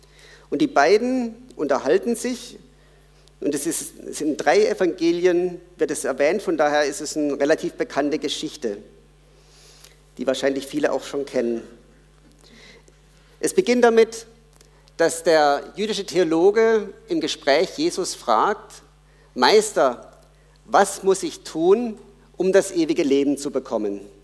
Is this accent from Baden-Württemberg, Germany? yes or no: yes; Baden-Württemberg, Germany; accent: Baden; ich hatte einen krassen badischen Dialekt, den keiner verstanden hat.